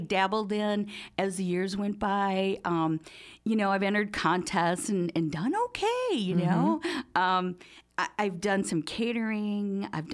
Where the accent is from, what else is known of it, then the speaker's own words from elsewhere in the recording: Wisconsin, United States; moved away as an adult; When I grew up in Wisconsin and I left at 18, it was lake perch, panfish, which is really, really good.